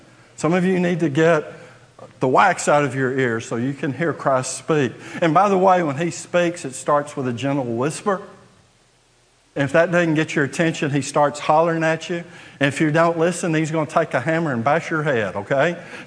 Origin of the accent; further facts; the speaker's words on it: Trinity, Texas, United States; born there; I was born in Trinity, so I can say that.